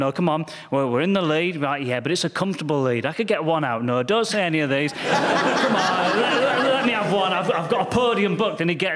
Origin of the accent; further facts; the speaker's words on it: United Kingdom; what the British people want, and you're like, I'm a British person.